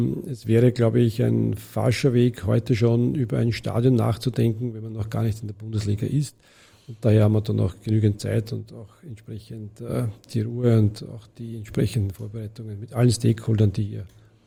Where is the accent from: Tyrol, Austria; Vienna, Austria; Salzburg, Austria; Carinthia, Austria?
Vienna, Austria; Und das ist ein gesellschaftlicher Auftrag, den wir als Wiener hier sehen.